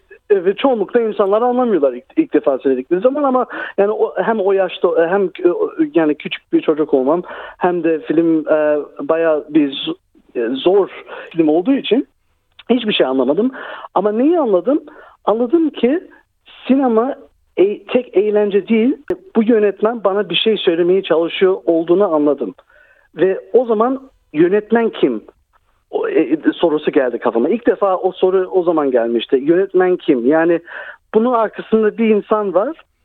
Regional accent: Melbourne, Victoria, Australia; Melbourne'in Northern Suburbs tarafında büyüdüm

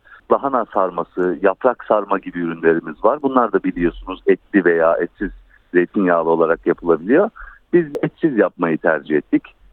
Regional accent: Sivas, Turkey; Ben Sivaslıyım, Sivas usulü diyelim.

